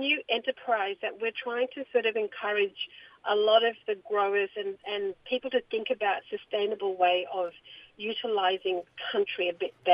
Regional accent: Western Australia, Australia; now in Cairns, Australia; I'm from the East Kimberley of Western Australia. My mum, my mob are the Jaru, Wollongong, Nyarrangan people from beautiful. East Kimberley.

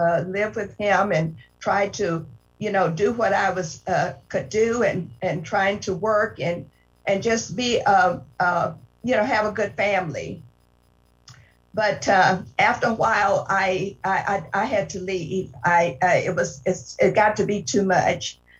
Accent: Arkansas, United States; moved away as an adult; Back in 1964, I got out of high school and went to Kansas City. I'm originally from Arkansas

